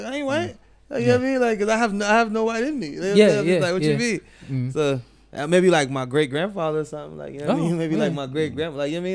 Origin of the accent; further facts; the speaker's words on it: Yorktown, Clarendon, Jamaica; I'm right next to Kingston. I come from Clarendon. I come from Yorktown, Clarendon.